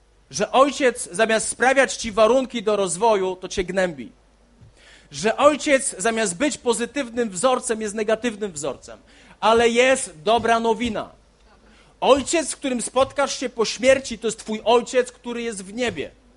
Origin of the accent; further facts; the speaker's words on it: Olesno, Opole Voivodeship, Poland; Ludzie, kiedy mnie pytają, skąd pochodzisz, mówię, no, pochodzę z Olesna. Gdzie to jest? Pomiędzy Opolem a Częstochową.